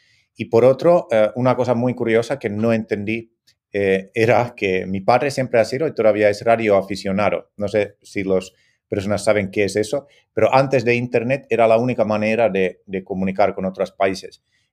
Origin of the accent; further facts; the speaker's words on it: Finland; born there; Spanish is a second language; moved away; also born or lived in Mexico / Italy; luego viví como 5 meses en Miami y anteriormente de esto también he vivido en México e Italia y luego he estudiado en Finlandia, que es mi país natal, entonces sí, pero aquí 20 años.